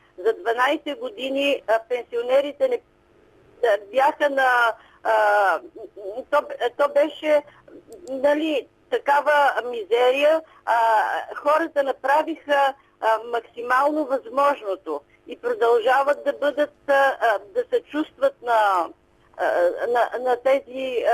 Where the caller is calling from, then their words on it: Vratsa, Vratsa Province, Bulgaria; от Враца.